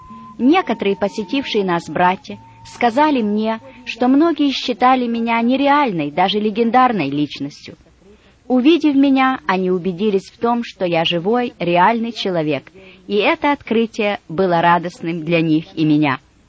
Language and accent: Russian; Donetsk Oblast, Ukraine; born or raised there